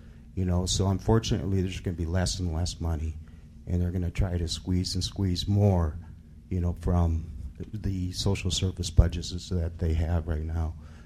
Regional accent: Dallas, Texas, United States; I'm actually from Dallas, Texas.

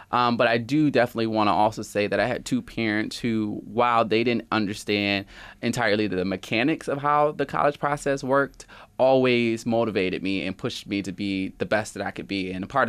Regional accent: Rochester, New York, United States; So I'm from Rochester, born and raised. I come from both my mother and my father, who are from Rochester as well, and I have an older sister.

